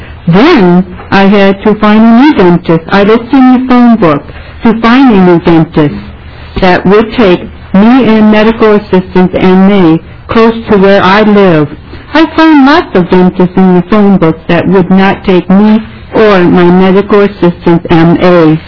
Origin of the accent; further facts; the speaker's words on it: Minnesota, United States; born there; I was born in Minnesota with a disability and dental problems and was adopted as a baby.